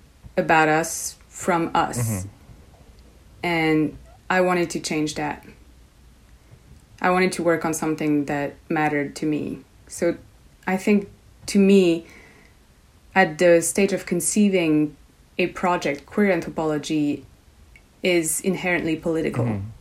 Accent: France; now in Montreal, Canada; I am from France originally, but I've been in Canada and Montreal for years, and I study at the Université de Montréal, so UDM.

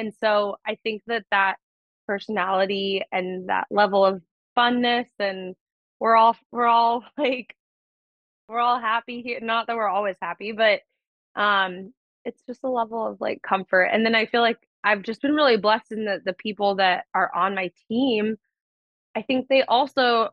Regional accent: Oregon, United States; because I'm not from Savannah, I'm not from the South, like I'm from Oregon

